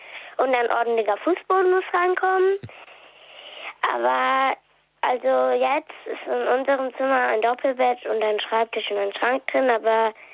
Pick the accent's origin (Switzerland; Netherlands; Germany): Germany; Kiel, Schleswig-Holstein; Ich komme aus Kiel, aber rufe von Föhr an.